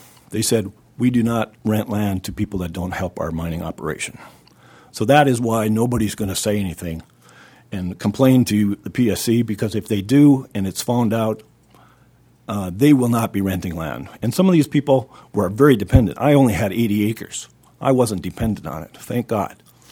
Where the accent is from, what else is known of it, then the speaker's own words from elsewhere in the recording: Underwood, North Dakota, United States; I'm from Underwood, North Dakota.